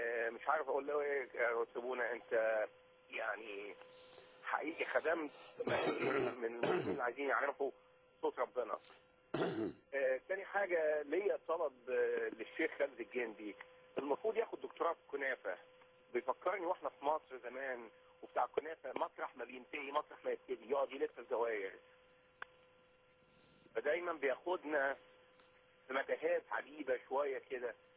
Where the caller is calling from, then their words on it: United States; أنا بكلمكم من أمريكا.